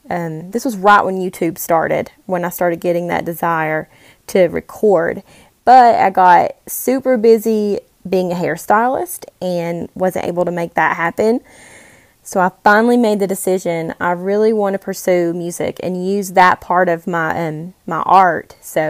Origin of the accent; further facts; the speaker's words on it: North Carolina, United States; I'm from the Appalachian Mountains of North Carolina. Our musical influence here is the roots of country, which is known as hillbilly music, folk music, Irish ballads, bluegrass, hymns.